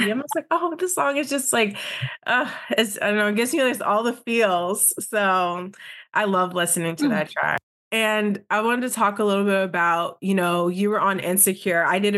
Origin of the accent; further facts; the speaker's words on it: New Jersey, United States; because I'm from New Jersey and I've been to LA before, but I'm not from there.